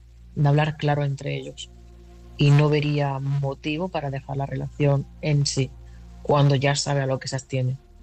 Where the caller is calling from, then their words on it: Barcelona, Catalonia, Spain; de Barcelona